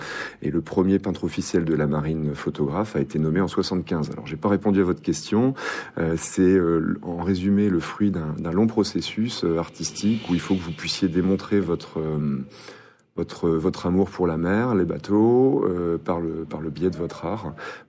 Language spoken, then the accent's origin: French; Rennes, Brittany, France; born there; de zones comme Rennes où je suis né